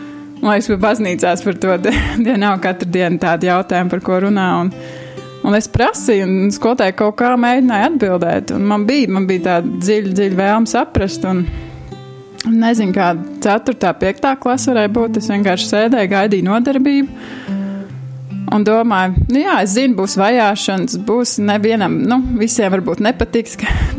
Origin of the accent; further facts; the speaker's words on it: Ogre, Vidzeme, Latvia; Es nāku no Ogras. Un, jā, un tā es tur jau kā kristīga ģimene, tad svētdienas skola